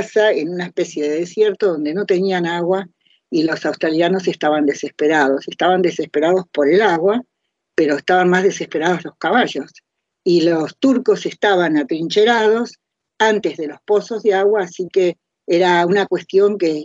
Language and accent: Spanish; Rivera, Uruguay; es un amigo nuestro de hace muchísimos años, de ahí de los lejanos años de mi pueblito en Rivera